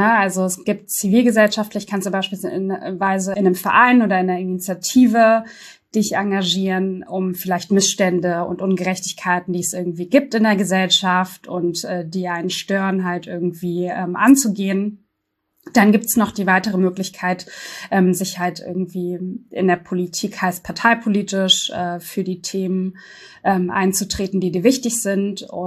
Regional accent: Berlin, Germany; auch in Berlin, sehr immens, auch im Gesundbrunnen und Wedding, da wo ich aufgewachsen bin

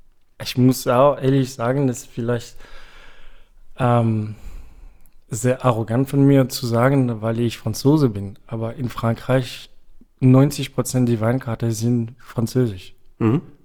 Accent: New Zealand; ich komme aus Neuseeland, ich trinke gerne Grauburgunder.

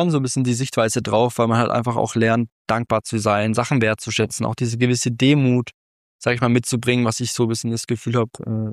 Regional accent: Crailsheim, Baden-Württemberg, Germany; Ich komme aus Crailsheim. Ist eine Kleinstadt in Baden-Württemberg an der bayerischen Grenze. Und da bin ich auch jetzt aufgewachsen.

